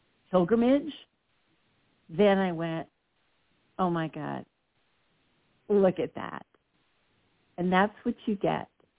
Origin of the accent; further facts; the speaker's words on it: New Jersey, United States; And I'm from Jersey, so I can say this.